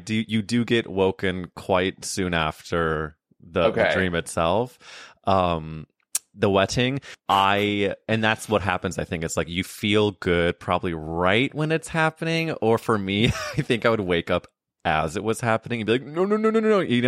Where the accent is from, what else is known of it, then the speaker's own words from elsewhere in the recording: Midwest, United States; But listen, I'm also a Midwesterner, so I'm with you.